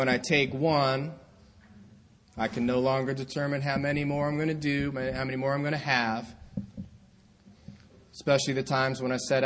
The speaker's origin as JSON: {"language": "English", "town": "Mahwah", "region": "New Jersey", "country": "United States", "tie": "born or raised there", "also_born_or_lived": "Garden City, Long Island", "said": "I was born in Garden City, Long Island, New York. I was raised in a small town in New Jersey called Mahwah, which is about 25 miles northwest of Manhattan. Grew up there from the age of 5 to 24"}